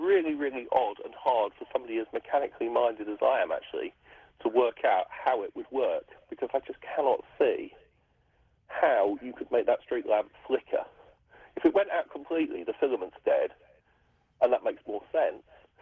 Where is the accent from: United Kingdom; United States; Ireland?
United Kingdom; England; accent: English; Sorry, it's my stupid English accent.